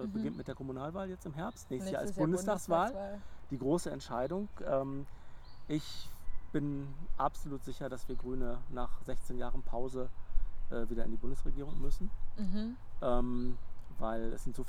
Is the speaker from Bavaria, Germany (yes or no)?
no; North Rhine-Westphalia, Germany; Also ist auch im Kreis Herford, da wo ich herkomme.